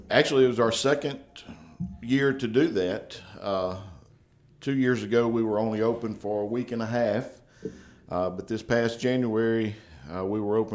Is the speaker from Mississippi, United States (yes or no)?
yes; Winona, Mississippi, United States; I'm originally from Winona, but my first charge was in Indianola.